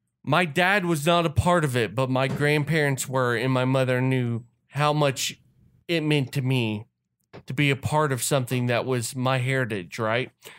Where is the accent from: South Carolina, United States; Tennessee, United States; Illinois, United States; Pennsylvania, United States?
South Carolina, United States; So part of that growing up in the South, when you move away from that is when you start learning how people think about the South